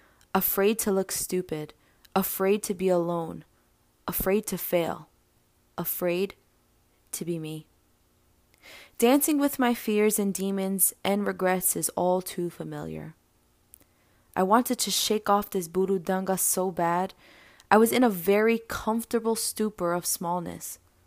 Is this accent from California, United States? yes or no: no; New York City, New York, United States; born there; I was born in Jamaica, Queens, New York, a proud New Yorker and second-generation Puerto Rican Cuban.